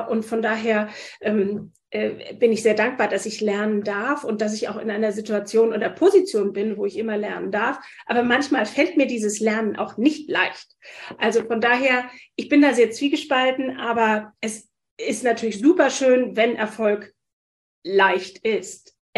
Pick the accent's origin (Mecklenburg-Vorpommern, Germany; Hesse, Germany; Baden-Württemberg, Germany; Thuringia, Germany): Hesse, Germany; Wiesbaden; now in Hamburg, Germany; Ich komme aus Hessen, aus Wiesbaden und bin 1995 nach Hamburg gezogen